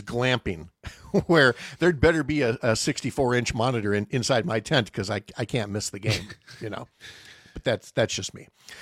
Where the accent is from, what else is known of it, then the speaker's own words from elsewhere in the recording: St. Paul, Minnesota, United States; Growing up in St. Paul, if you were one of the people in your school safety patrol